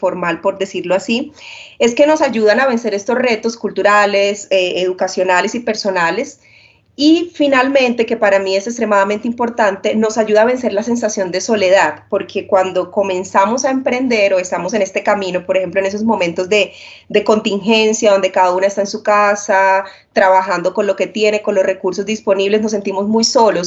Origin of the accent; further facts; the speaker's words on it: Colombia; lo que hace sentido para mí como emprendedora colombiana, mujer de 33 años